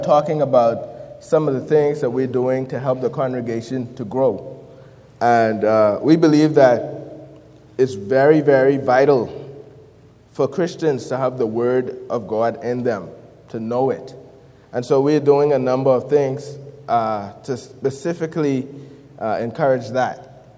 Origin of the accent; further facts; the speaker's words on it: Grand Bahama, Bahamas; once again. I'm from the Bahamas, specifically Grand Bahama Island is where I'm from.